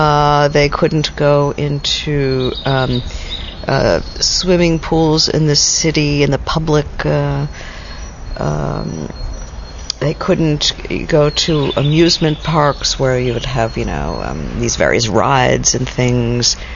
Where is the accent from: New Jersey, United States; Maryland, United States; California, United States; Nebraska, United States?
Maryland, United States; Baltimore; I grew up in Baltimore, Maryland, which was in the near south of the United States.